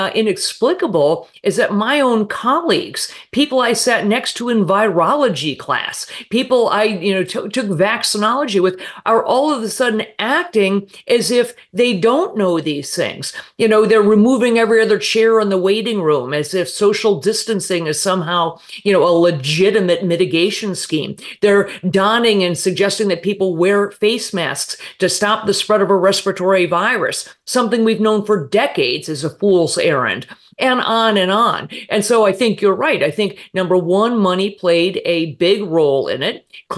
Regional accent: Colorado, United States; in the state of Colorado, my home state

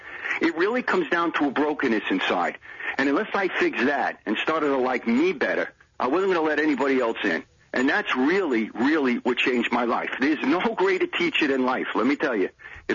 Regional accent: Brooklyn, New York, United States; I'm from Brooklyn originally.

